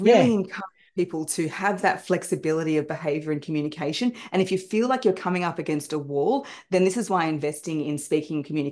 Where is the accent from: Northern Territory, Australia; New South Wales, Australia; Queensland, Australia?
New South Wales, Australia; Wollongong; And I grew up in Wollongong.